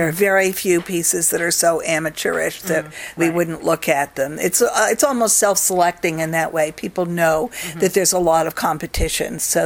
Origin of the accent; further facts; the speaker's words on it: Massachusetts, United States; now in Trenton, United States; As I said, I grew up in Massachusetts, and occasionally when I go back and see some of my old friends, they say, oh